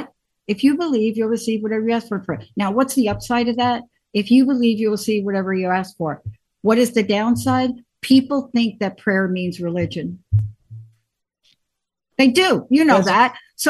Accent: Bronx, New York, United States; I come from the Bronx.

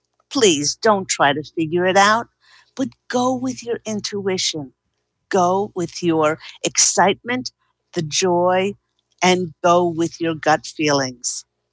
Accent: Australia; moved away as an adult; now in United States; We moved here from Australia about 11 years ago, and we located to the Monterey Bay area

